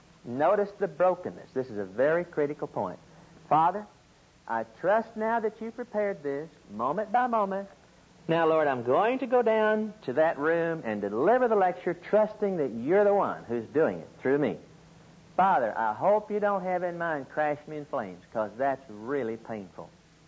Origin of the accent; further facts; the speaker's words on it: Oklahoma, United States; accent: Okie; I give you my psychology learning from Oklahoma State. I give you my personality, my Okie accent, everything about me, God.